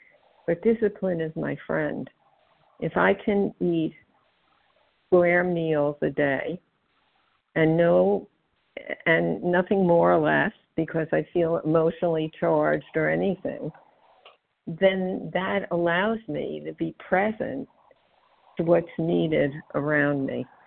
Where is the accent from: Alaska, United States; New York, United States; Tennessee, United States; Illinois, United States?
New York, United States; I'm from New York.